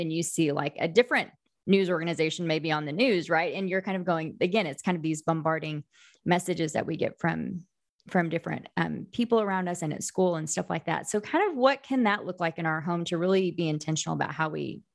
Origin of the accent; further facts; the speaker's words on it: Oklahoma, United States; I grew up in Oklahoma, right? So like I grew up in Oklahoma, graduated college in Oklahoma, got my master's degree in Oklahoma.